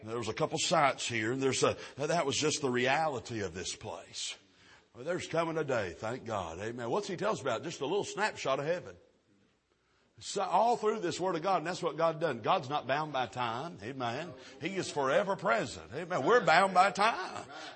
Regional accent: North Carolina, United States; You know, we're from North Carolina, brother. I ain't never seen a Taco John's.

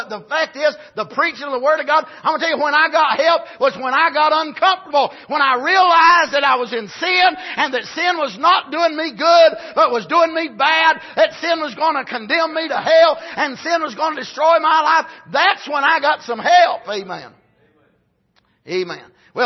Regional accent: United States; I'm not a Christian because I'm an American.

